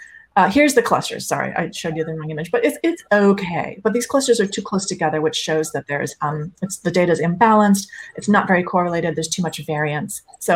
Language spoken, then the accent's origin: English; Boston, Massachusetts, United States; I'm from Boston, so I was writing this lesson and I was like, what a cluster.